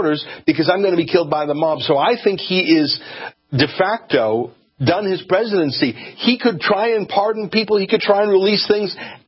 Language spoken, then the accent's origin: English; Canada; As a Canadian, I want to defer to you and my other American friends.